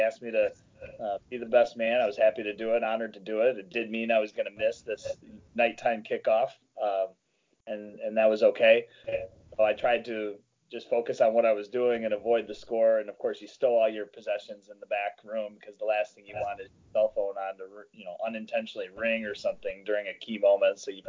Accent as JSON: {"language": "English", "town": "Novi", "region": "Michigan", "country": "United States", "tie": "born or raised there", "said": "Yep, a longtime friend of mine from my hometown in Novi."}